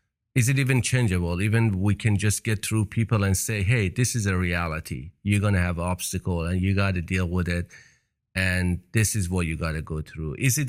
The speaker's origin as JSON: {"language": "English", "country": "Iran", "second_language": "English", "said": "I'm a Persian. I came from Iran. I was in Iran, Iraq war."}